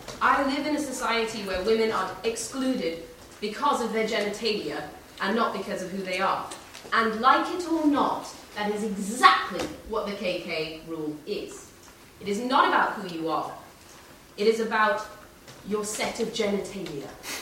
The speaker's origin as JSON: {"language": "English", "country": "Bahrain", "said": "I'm from Bahrain, and that's a country in the Middle East, for those who don't do geography."}